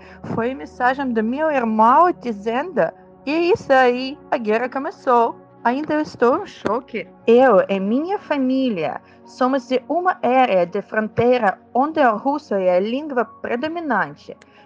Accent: Luhansk, Luhansk Oblast, Ukraine; Portuguese is a second language; now in Rio de Janeiro, Brazil; Originalmente somos de Luhansk, uma região separatista que começou a ser anexada pela Rússia em 2014.

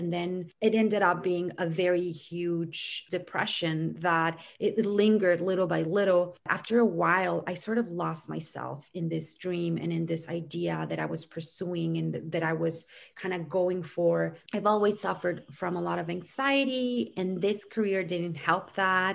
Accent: Guadalajara, Jalisco, Mexico; now in Los Angeles, United States; I moved in from Guadalajara, which is in Mexico, where I was born and raised. But I moved here because I wanted to pursue a career in acting. At that time, the best idea of seemed to be LA.

